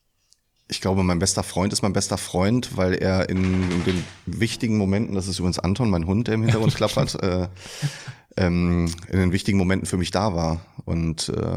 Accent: Dortmund, North Rhine-Westphalia, Germany; ich komme aus der Dortmunder Nordstadt

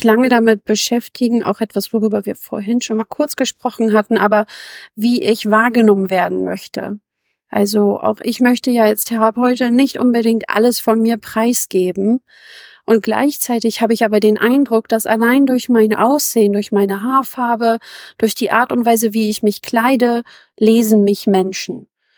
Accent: Harburg, Hamburg, Germany; first language German; ich bin in Harburg aufgewachsen, ich bin hier geboren, meine Muttersprache ist Deutsch, ich spreche auch noch Türkisch und ich würde nie sagen, dass ich nur Türkisch oder nur Deutsch bin.

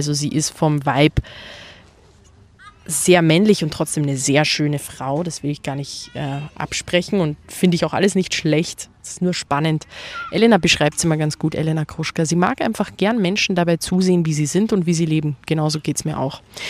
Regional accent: Austria; Dann haben mein Mann und ich Braunschlag geguckt als echte Österreicherin natürlich.

